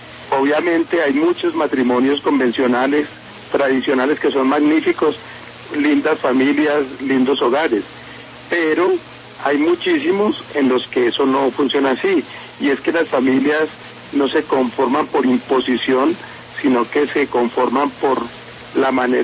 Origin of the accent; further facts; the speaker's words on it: Bogotá, Colombia; born there; yo nací en Bogotá en una familia de hombre y mujer, y cuando mis papás se separaron fui enviado a vivir con una familia amiga por allá